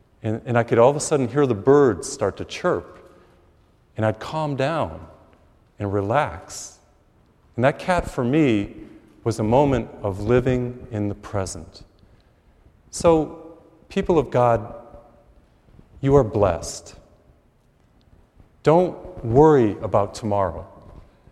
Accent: Massachusetts, United States; I grew up in Massachusetts, and here I am.

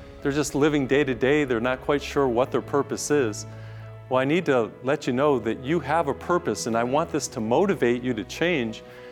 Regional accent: New England, United States; I grew up in New England, and of course the seasons change.

